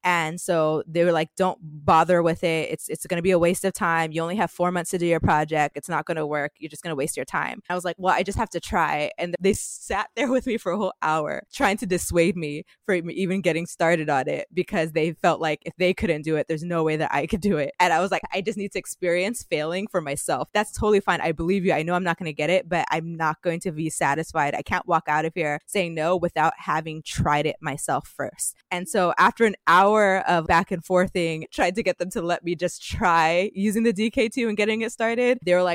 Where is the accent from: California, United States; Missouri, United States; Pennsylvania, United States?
California, United States; San Jose; When I moved back to Silicon Valley, because I'm from San Jose